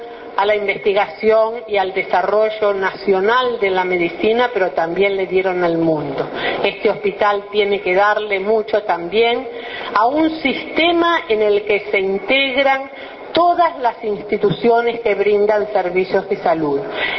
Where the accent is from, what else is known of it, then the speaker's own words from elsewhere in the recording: Uruguay; seamos colectivamente como uruguayas y uruguayos